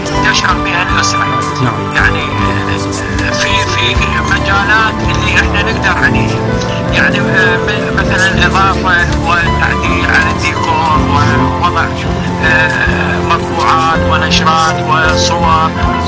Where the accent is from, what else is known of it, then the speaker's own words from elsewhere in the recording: Iraq; فيما يسمى احنا عندنا بالعراق في بعض الأسر يسمون الركن الرمضاني